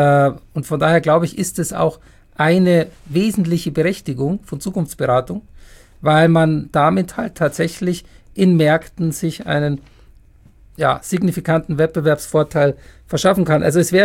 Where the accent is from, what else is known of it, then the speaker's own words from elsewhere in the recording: Munich, Bavaria, Germany; In meiner Heimatstadt, genau.